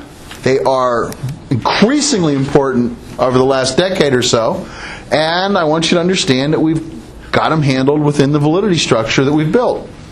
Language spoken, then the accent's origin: English; East Pittsburgh, Pennsylvania, United States; An Italian neighborhood where I grew up in East Pittsburgh is very different than an Italian neighborhood in California or New York or Italy.